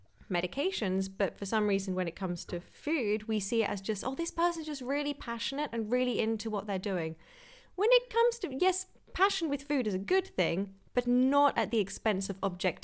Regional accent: United Kingdom; And I'm British, I can say that, okay? I have a British passport, I can say that.

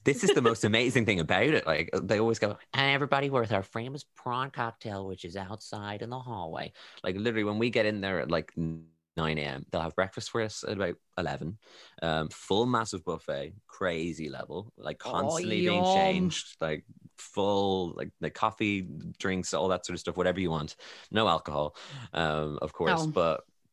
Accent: Ireland; I'm Irish, no. It's beside Britain.

